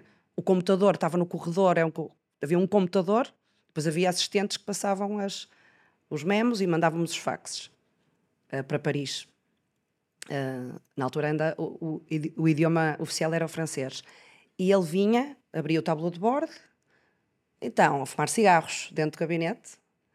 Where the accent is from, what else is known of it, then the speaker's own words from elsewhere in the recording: Porto, Portugal; moved away as an adult; also born or lived in Denmark; nasci no Porto, cresci no Porto, estudei biotecnologia e quando acabei o curso em 96, fui para a Dinamarca